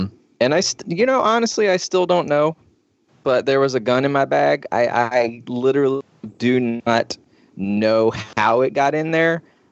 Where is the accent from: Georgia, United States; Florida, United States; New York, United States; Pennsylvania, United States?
Georgia, United States; I'm from Georgia. That's the first thing you should know.